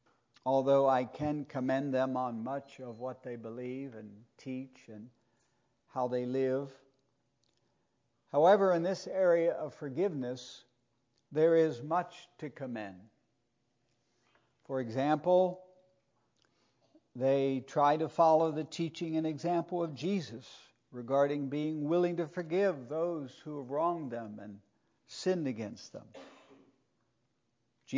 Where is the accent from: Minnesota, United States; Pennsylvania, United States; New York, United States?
Pennsylvania, United States; Elizabethtown; I grew up in Elizabethtown in Lancaster County